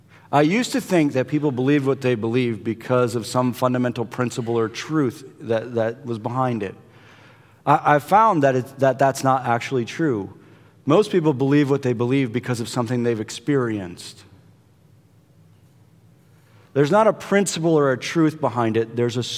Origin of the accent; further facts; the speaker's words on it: Michigan, United States; and I'm this kid from Michigan, and now I'm here in the midst of this